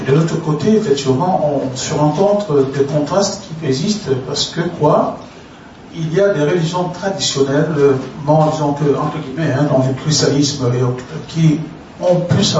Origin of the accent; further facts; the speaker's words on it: Cameroon; Si je parle, par exemple, chez nous, en Afrique, où certainement nous nous intéressons à fonder dans le futur une communauté.